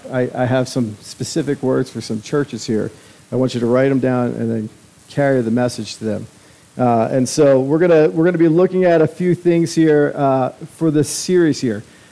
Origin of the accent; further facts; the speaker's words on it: New York, United States; But I remember in the 80s, growing up in Long Island